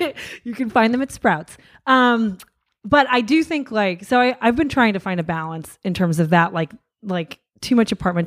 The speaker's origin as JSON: {"language": "English", "town": "Seattle", "region": "Washington", "country": "United States", "tie": "born or raised there", "said": "Because I grew up in Seattle, it's like always rainy and kind of cloudy most of the time, but I love it."}